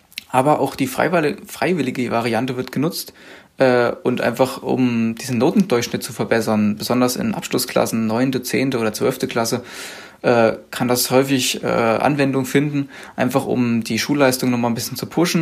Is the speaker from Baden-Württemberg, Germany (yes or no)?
no; Thuringia, Germany; Ich komme aus Thüringen, bin auch gebürtiger Thüringer. Bei uns nennt man das zum Beispiel Ehrenrunde drehen oder hängen bleiben.